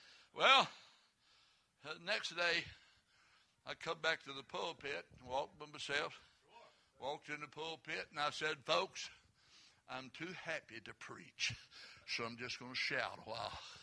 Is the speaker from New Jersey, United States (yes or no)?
no; Richlands, Virginia, United States; And he's from Grundy, and I'm from Richlands.